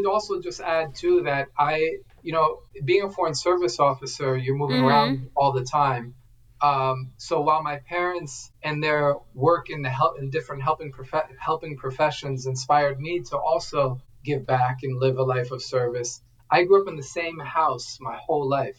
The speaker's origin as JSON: {"language": "English", "town": "New Rochelle", "region": "New York", "country": "United States", "tie": "born or raised there", "said": "I grew up in New Rochelle, New York. It's a suburb of New York City, a few minutes north of the Bronx. My late father was from Haiti."}